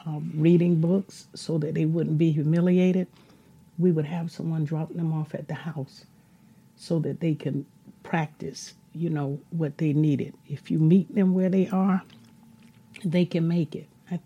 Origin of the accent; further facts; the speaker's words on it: the South, United States; I'm a Southerner. I don't pronounce words the same as a Northern person.